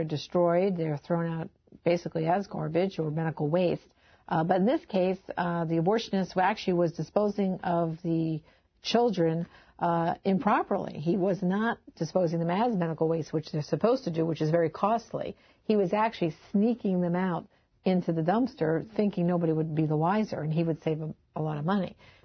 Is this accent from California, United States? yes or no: no; New York, United States; as a New Yorker, it makes me think of September 11th.